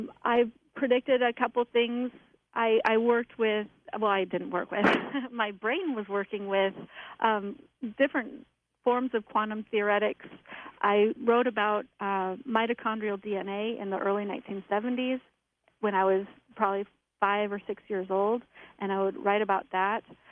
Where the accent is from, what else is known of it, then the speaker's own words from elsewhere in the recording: Portland, Oregon, United States; I grew up in Portland, Oregon, and was backing a park. It was Tryon Creek State Park, and it was this rainforest